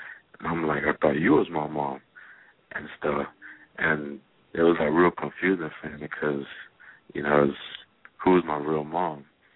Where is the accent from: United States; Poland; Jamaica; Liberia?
Jamaica; I grew up in Jamaica